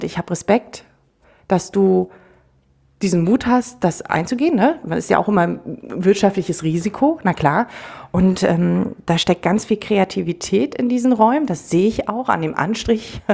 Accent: North Germany, Germany; accent: North German; Ich mag das Norddeutsche. Ich mag unseren Dialekt.

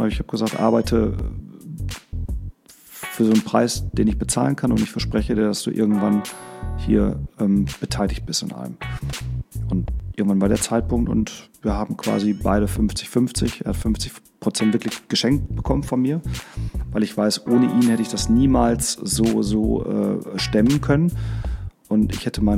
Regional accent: Bottrop, North Rhine-Westphalia, Germany; Ich bin aus dem charmanten Ruhrgebiet, aus Bottrop, ganz genau, also mittendrin. Warner Park ist quasi mein Nachbar, da brauche ich nur 5 Minuten zu Fuß hin.

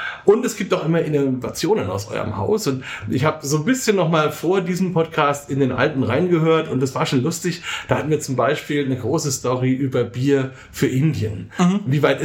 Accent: Bamberg, Bavaria, Germany; Heute sind wir endlich mal wieder in meiner Heimatstadt in Bamberg

